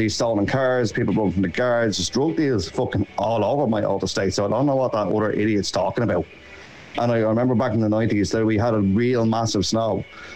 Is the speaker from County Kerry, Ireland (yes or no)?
no; Mulhuddart, County Dublin, Ireland; Like, I grew up in Mulhuddard, and I remember being a kid, like, I used to be hopped on my way home from school.